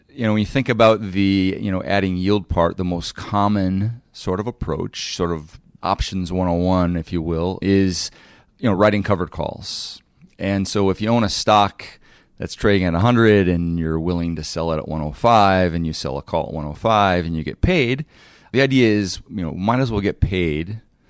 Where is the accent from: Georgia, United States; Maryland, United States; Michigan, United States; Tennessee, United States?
Michigan, United States; Detroit; Growing up in Detroit, I was a third generation GM person.